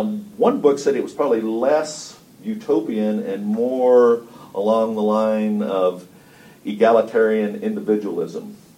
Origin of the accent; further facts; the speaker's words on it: Indiana, United States; I'm not a Westerner, but I grew up in Indiana